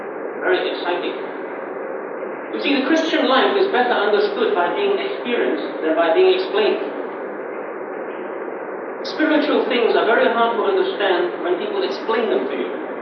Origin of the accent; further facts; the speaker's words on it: Shanghai, China; moved away as an adult; I was living in Shanghai, China at the time. I'm from Shanghai, as you may know.